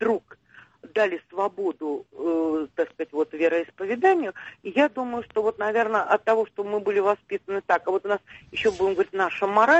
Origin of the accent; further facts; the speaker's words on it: Moscow, Russia; moved away as an adult; now in Saint Petersburg, Russia; Я вообще коренная москвичка, приехала к мужу в 89-м году.